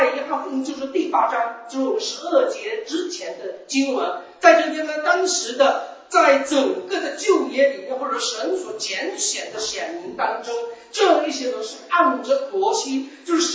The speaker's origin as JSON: {"language": "Chinese", "country": "China", "said": "当然我们是来自神州，对不对？我们中国是被称为神州的地方。"}